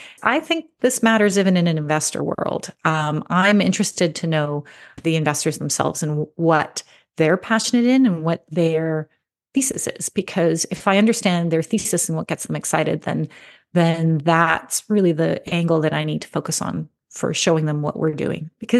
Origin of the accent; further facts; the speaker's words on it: Alberta, Canada; also born or lived in Ontario; So I'm a proud Alberta girl, but no, I was born in Ontario and I came back to Ontario. And so, yeah, I'm in Ontario right now.